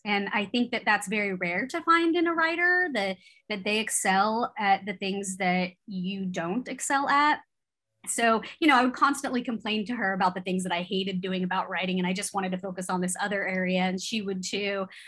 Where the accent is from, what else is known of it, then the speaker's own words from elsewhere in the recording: California, United States; You know, I grew up in California, so it was always in my ear anytime something would happen with him or Zodiac